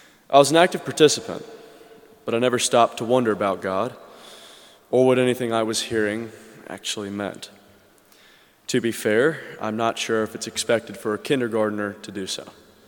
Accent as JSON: {"language": "English", "town": "Columbia", "region": "South Carolina", "country": "United States", "tie": "born or raised there", "said": "I fondly remember Sundays as a child in Columbia, South Carolina."}